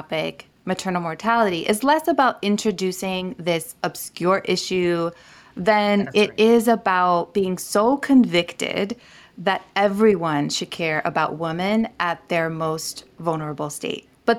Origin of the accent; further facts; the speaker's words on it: Niger; I grew up in Niger, West Africa